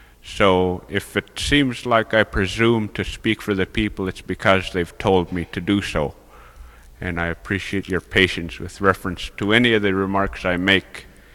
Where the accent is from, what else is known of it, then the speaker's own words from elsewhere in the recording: St. Michael, Alaska, United States; I'm from the Tashekmute tribe of St. Michael, the people of the Big Bay.